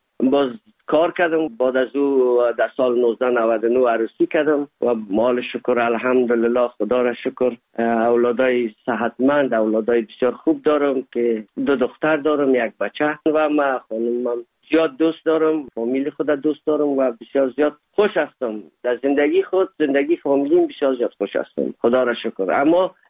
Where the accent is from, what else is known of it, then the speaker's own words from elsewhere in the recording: Afghanistan; now in Germany; دوری یک از افغانستان بر آمدیم تا آلمان رسیدیم